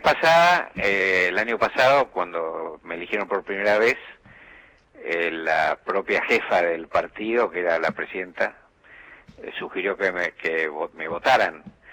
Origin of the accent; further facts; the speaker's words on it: Argentina; tengo que mostrar el disgusto como argentino